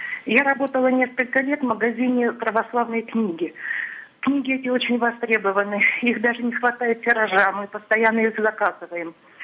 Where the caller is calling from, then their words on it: Saratov, Saratov Oblast, Russia; я звоню из Саратова.